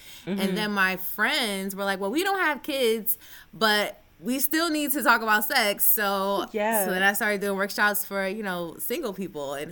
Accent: Roselle, New Jersey, United States; My mom was born and raised in Roselle, New Jersey, which is right outside of Elizabeth, Newark, that area. So I kind of grew up in that area.

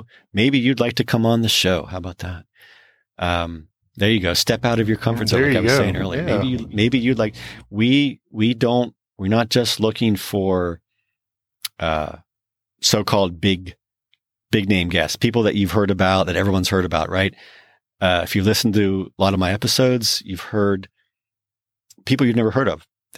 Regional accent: United States; I'm American. I can't pronounce it.

